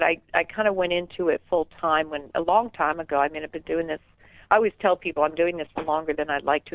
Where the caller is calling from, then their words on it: North Carolina, United States; I'm in North Carolina.